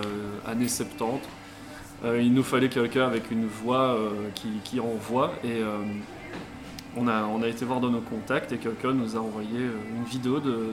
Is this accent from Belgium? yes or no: yes; Liège, Wallonia, Belgium; et nous on vient de Liège, on est un peu les deux côtés de la Wallonie.